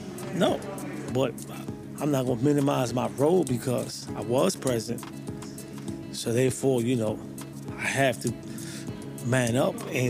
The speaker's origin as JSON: {"language": "English", "region": "New York", "country": "United States", "tie": "born or raised there", "said": "I grew up in the South Bronx, 149 Prosper Avenue, 6th train. When we grew up, it was drugs. The whole neighborhood was on drugs."}